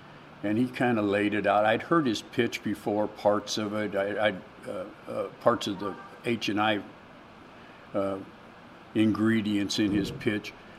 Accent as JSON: {"language": "English", "town": "Van Nuys", "region": "California", "country": "United States", "tie": "born or raised there", "also_born_or_lived": "Santa Monica", "said": "I grew up down in this area. I was born in Santa Monica. And when I was seven, we moved to Van Nuys."}